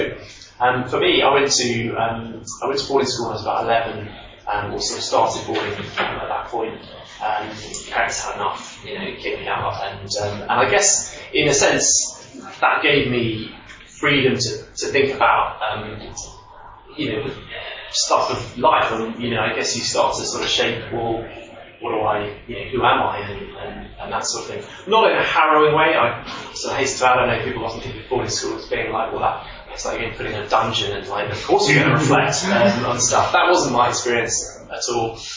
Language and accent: English; South West England, United Kingdom; So my background, I grew up in Dorset, which is talking about it, beautiful sunny Dorset